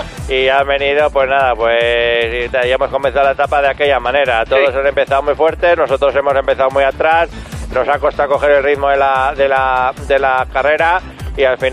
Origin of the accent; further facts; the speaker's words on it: San Vicente de la Barquera, Cantabria, Spain; now in Italy; Yo soy de aquí, de San Vicente de la Barquera. De Cantabria, pero lo que hice fue cogerme el petate y venirme a Italia.